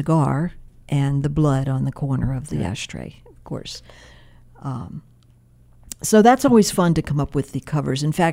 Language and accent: English; Delaware, United States; When I was growing up in Delaware, my mother, my sister, and I used to ride our ponies to the bookmobile